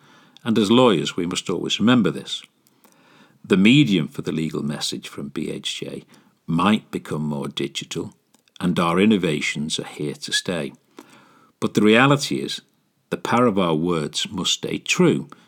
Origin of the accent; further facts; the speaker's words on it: Wigan, North West England, United Kingdom; I first entered a law firm to do some work experience in my hometown of Wigan